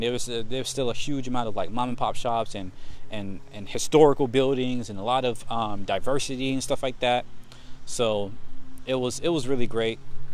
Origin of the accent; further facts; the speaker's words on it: the South, United States; Like, I'm from the South. Like, I don't, I'm not gonna go to New York for some soul food.